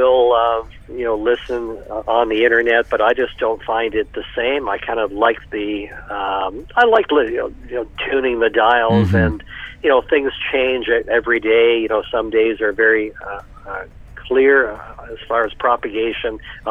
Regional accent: Toronto, Ontario, Canada; I grew up in Toronto, but I've been living on the west coast of Canada now for about 35 years.

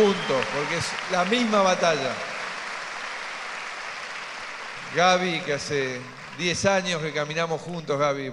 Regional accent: Argentina; Y eso somos los argentinos.

